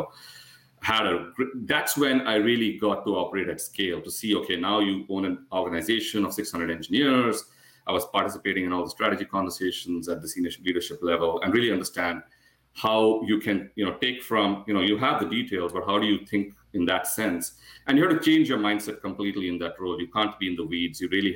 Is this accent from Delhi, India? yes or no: no; Bangalore, Karnataka, India; That's where I grew up in India.